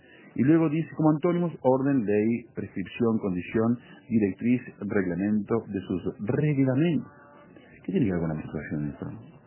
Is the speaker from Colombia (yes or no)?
no; Uruguay; Me siento típicamente uruguayo.